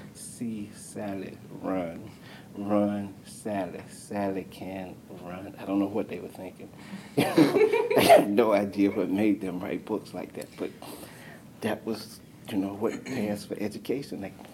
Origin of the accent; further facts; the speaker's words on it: Birmingham, Alabama, United States; also born or lived in Demopolis; I was born in Demopolis, which is a small town in southwest Alabama. We came to Birmingham when I was about 5 years old